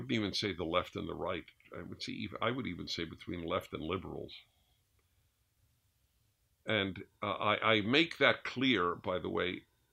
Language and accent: English; United States; So whatever we have to say, we're American, but whatever we have to say is valid for anybody, anywhere.